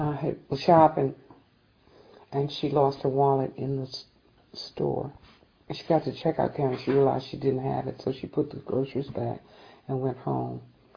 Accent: Virginia, United States; Growing up in Virginia, we had to walk like 3 miles to stores.

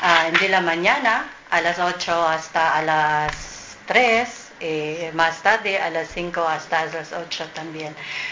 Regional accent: Philippines; Spanish is a second language; now in Madrid, Spain; soy casada, tengo 3 hijos, soy filipina. Yo ahora vivo en Madrid, pero mi familia toda en Filipinas. Yo vivo aquí en un piso.

